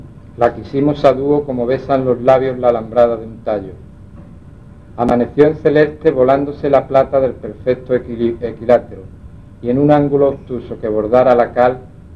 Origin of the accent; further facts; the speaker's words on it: Arcos de la Frontera, Andalusia, Spain; a los poetas de mi pueblo, de Arcos de la Frontera